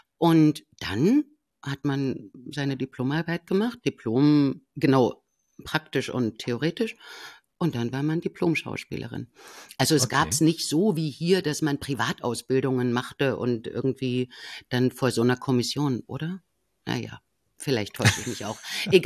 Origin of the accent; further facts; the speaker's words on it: East Germany, Germany; Ich komme ja aus dem Osten